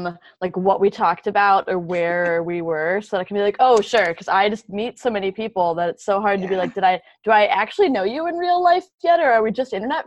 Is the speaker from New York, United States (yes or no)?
no; Minneapolis, Minnesota, United States; In fact, we just wrapped up WordCamp Minneapolis, my hometown WordCamp, this past weekend.